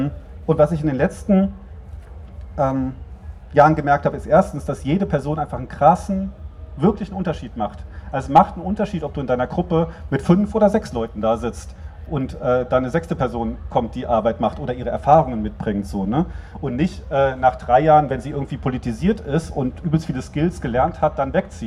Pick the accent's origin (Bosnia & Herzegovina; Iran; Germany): Germany; Berlin; ob man denn so in der ostdeutschen Provinz willkommen sei als Berliner.